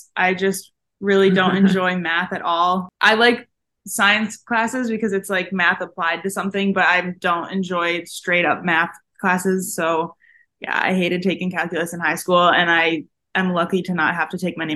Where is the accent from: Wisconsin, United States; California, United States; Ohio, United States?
Ohio, United States; Painesville; I'm from Painesville, Ohio, and I came to ISU just from recruiting.